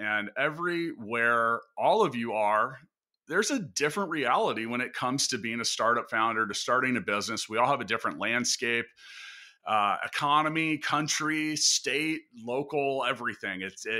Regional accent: Kansas, United States; Because I'm from Kansas, good old Kansas, which, by the way, is the least visited state by tourists in the U.S.

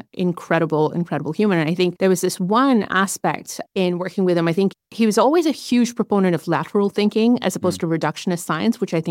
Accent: Oman; now in San Francisco, United States; I am a Kiwi living in San Francisco. My parents are from India. I was born there. I grew up in Oman.

